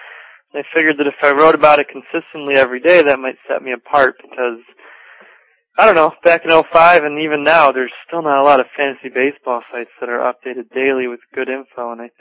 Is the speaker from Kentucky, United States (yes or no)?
no; Alsip, Illinois, United States; Sure. I grew up in Alsip, Illinois, pretty close to the south side, actually